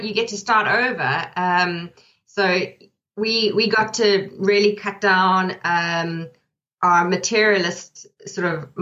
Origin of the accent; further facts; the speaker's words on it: South Africa; we're coming from South Africa, is just the change of seasons.